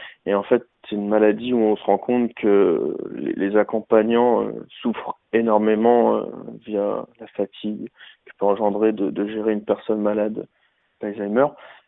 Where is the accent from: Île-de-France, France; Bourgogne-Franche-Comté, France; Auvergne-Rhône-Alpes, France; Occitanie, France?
Bourgogne-Franche-Comté, France; sachant qu'on est de Saône-et-Loire